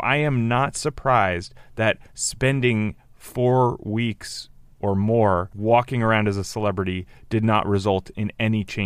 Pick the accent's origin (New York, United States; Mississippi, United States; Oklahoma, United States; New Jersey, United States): New Jersey, United States; I'm, you know, like Chris, I'm from New Jersey. We take pizza seriously.